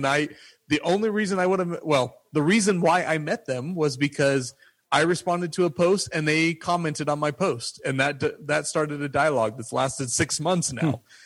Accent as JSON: {"language": "English", "region": "Wyoming", "country": "United States", "said": "You know, I'm from Wyoming. I love firearms. I love guns."}